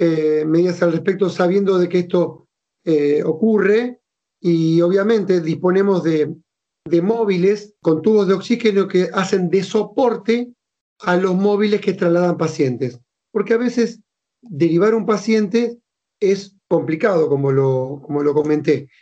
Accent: Rosario, Santa Fe, Argentina; yo soy rosarino y obviamente tengo entornos y familiares en Rosario y conozco la localidad.

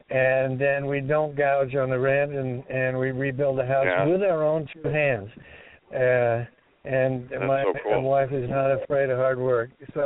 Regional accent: London, United Kingdom; born there; I was born in London of a New Zealand father and an American mother.

